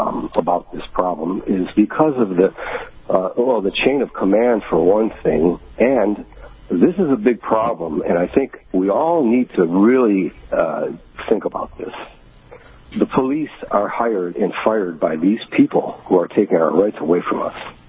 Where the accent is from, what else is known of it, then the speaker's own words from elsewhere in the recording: Michigan, United States; I just wanted to iterate here that I'm from Michigan, and yeah, we are in sad shape.